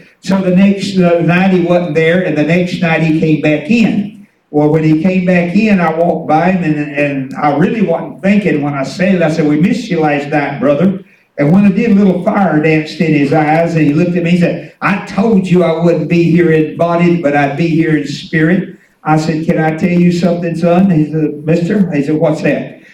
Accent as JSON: {"language": "English", "town": "Ragland", "region": "Alabama", "country": "United States", "tie": "born or raised there", "said": "I was born and raised down around Ragland, Alabama"}